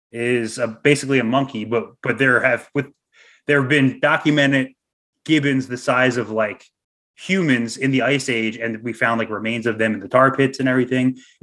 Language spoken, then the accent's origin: English; Philadelphia, Pennsylvania, United States